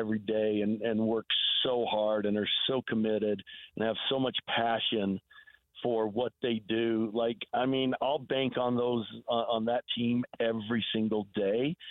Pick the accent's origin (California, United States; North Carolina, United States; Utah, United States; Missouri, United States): Utah, United States; Salt Lake City; I still live in Salt Lake City, and I'm very biased to Salt Lake City and downtown Salt Lake. I think other than a handful of years of my life, I've lived in Salt Lake City, and it's the capital city